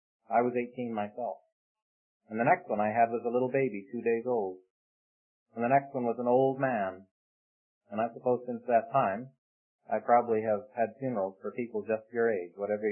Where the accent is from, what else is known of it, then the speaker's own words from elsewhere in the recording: St. Catharines, Ontario, Canada; My hometown is St. Catharines, Ontario. That's up in Canada, about 12 miles from Niagara Falls.